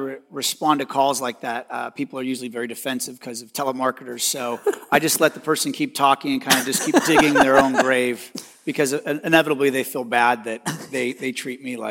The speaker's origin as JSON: {"language": "English", "town": "Westminster", "region": "California", "country": "United States", "tie": "born there", "said": "I was born in Westminster, not too far from here."}